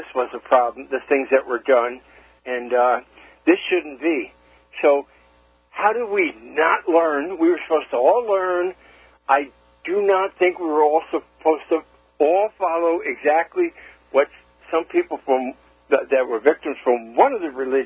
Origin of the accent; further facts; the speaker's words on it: New York, United States; You guys, I'm from Suffolk County